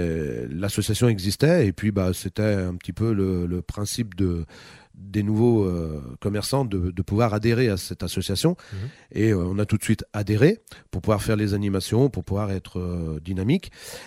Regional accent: Saint-Symphorien-sur-Coise, Auvergne-Rhône-Alpes, France; Originaire de Saint-Symphorien-sur-Coise. Mm-hmm. Donc je suis né en 1970. Mm-hmm. Et j'ai toujours habité sur les Monts du Lyonnais.

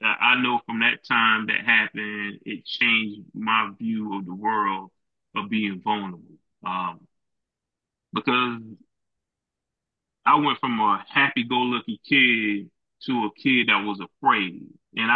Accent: Goldsboro, North Carolina, United States; also born or lived in Brooklyn, United States; And most of my life, I grew up in Goldsboro, North Carolina.

